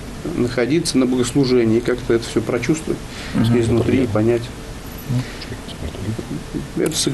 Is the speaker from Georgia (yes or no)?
yes; Samtskhe-Javakheti, Georgia; now in Russia; приехали мы в Россию из Грузии, несмотря на то, что там есть территории армянские, Джавах называется, где живут большая часть, 90% населения – это армяне.